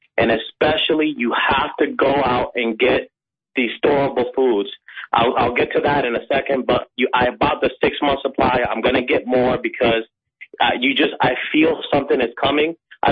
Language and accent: English; Florida, United States; also born or lived in Dominican Republic; I came from Dominican Republic, and I was raised in South Florida, which is like a big diverse group of just all kind of nationalities.